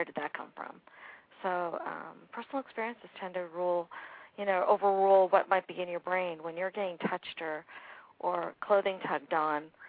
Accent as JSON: {"language": "English", "region": "New Hampshire", "country": "United States", "tie": "born or raised there", "said": "And I grew up in New Hampshire, very small towns, old homes, things happened."}